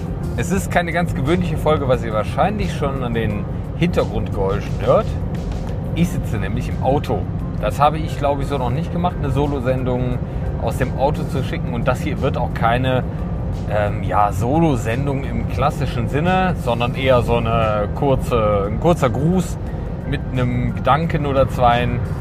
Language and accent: German; Gummersbach, North Rhine-Westphalia, Germany; Genau, ich komme aus Gummersbach und habe dort eine Hochzeit fotografiert.